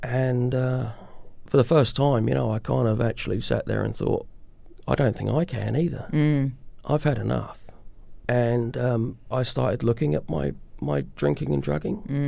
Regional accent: England, United Kingdom; She's a New Zealander, I'm an Englishman.

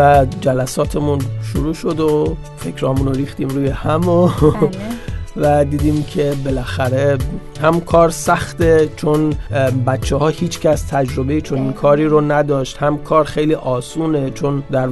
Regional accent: Iran; now in New Zealand; بعد ایشون متوجه شد من ایرانیم

